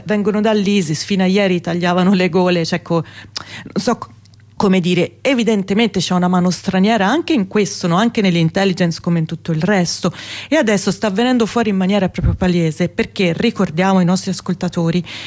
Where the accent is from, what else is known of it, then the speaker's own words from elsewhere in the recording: Rome, Lazio, Italy; sono cristiana anch'io, dico, vengo da Roma